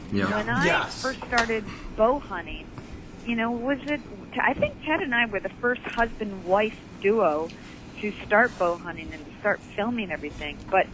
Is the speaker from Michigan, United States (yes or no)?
yes; Michigan, United States; That's only because we're from Michigan.